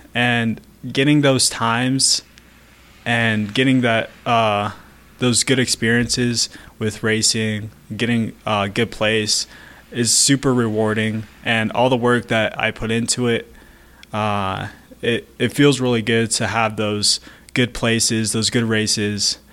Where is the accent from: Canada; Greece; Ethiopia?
Ethiopia; Yeah, so me and my brother, we are originally from Ethiopia.